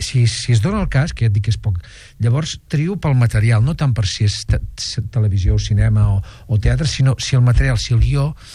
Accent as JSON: {"language": "Catalan", "town": "Sabadell", "region": "Catalonia", "country": "Spain", "said": "jo soc de Sabadell"}